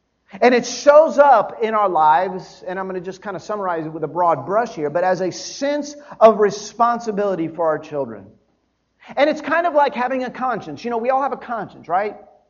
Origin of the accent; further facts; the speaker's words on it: Miami, Florida, United States; also born or lived in Dallas; I grew up in Miami. And I lived in Dallas for 7 years before I came here.